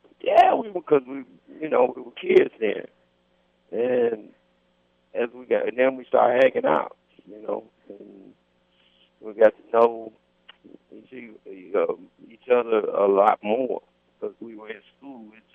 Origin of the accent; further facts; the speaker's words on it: Chicago, Illinois, United States; Well, growing up in Chicago, you heard blues all the time. So I was always around it. My grandfather owned a bar on 73rd Street, Peoria, on the south side.